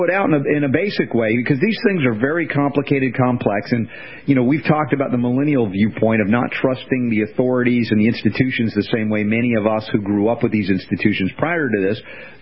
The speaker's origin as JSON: {"language": "English", "country": "United States", "said": "As an American, there are things that I don't like about what has happened to the government of the United States"}